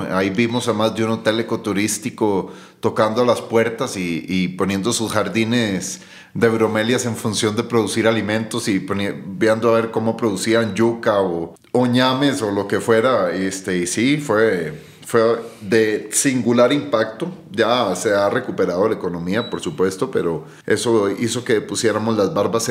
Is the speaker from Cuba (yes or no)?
no; Esparza, Puntarenas, Costa Rica; also born or lived in San José; yo nací en San José, Costa Rica. Tuve una infancia muy rural también en la parte del Pacífico de Costa Rica, allá por Esparza, y siempre con un gran amor y cariño a la tierra, a la naturaleza.